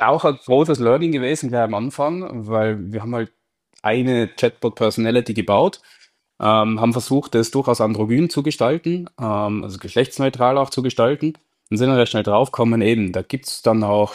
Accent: Tyrol, Austria; Ich bin Tiroler, da kenne ich es noch viel mehr vielleicht als andere mit ihren Dialekten

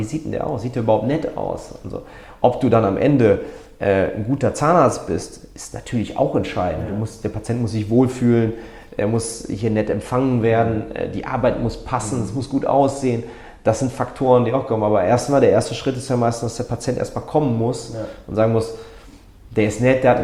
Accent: Cologne, North Rhine-Westphalia, Germany; Ich bin auch eine Kölsche Jung

